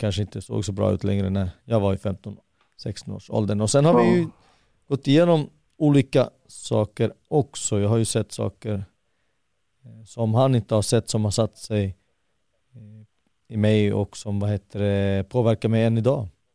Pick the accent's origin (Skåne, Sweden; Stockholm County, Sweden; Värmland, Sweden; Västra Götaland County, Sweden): Stockholm County, Sweden; Jordbro; Södra Stockholm, Jordbro, i Haninge kommun.